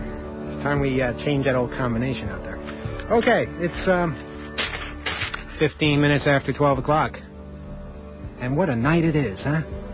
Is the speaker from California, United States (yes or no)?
no; New York, United States; You ever wake up and realize, hey, I'm from Fisherville, I'm from Butterfuco Land. I'm from where the garbage barge came from, you know?